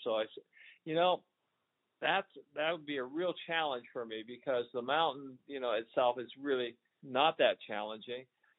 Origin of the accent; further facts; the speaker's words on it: Vancouver, British Columbia, Canada; And growing up in Vancouver, and I was only, you know, 21 years old, a ski instructor